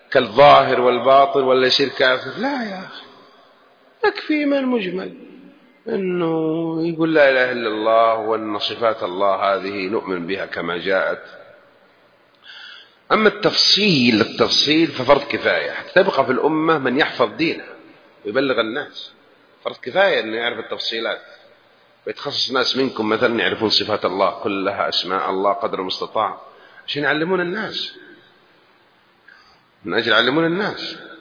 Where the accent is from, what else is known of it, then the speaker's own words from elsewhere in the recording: Jeddah, Makkah Province, Saudi Arabia; سواء كنت من السودان وأنا من جدة وفلان من سوريا واليمن إلى آخره